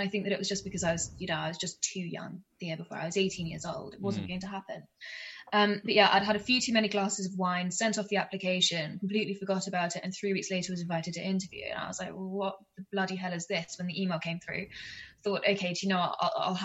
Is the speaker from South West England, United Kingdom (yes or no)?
yes; South West England, United Kingdom; So I grew up, yeah, in the middle of Exmoor.